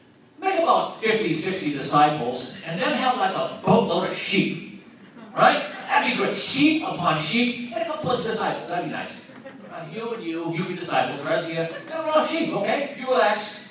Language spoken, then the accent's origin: English; New England, United States; now in Virginia, United States; No, the reason I ask is I came from New England, and people up there, amen, John Matthew, you say it. In New England, Jesus is not as popular as he is down where I live in Virginia.